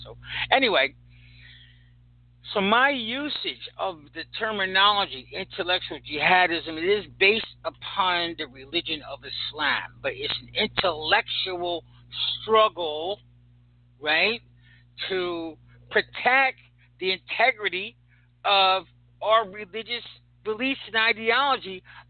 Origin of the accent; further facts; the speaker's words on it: United States; As American Muslims, we have an idea. You know, we are people. This is our country.